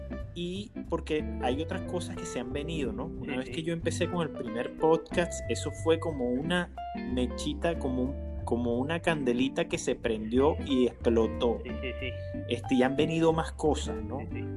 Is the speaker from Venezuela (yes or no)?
yes; Los Llanos, Venezuela; yo me recordé aquellas coladas de café de mi tierra